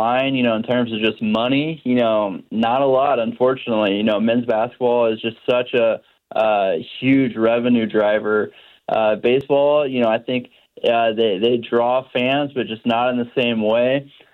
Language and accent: English; Wichita, Kansas, United States; Oh, man, I just, I grew up in Wichita.